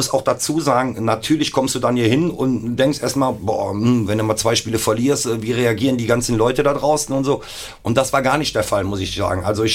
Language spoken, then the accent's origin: German; North Rhine-Westphalia, Germany; Ich komme aus der Nähe von Köln